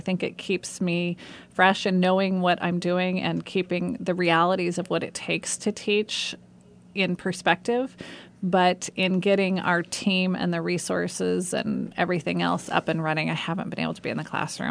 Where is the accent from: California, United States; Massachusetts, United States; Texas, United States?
California, United States; Long Beach; I grew up in Long Beach, California.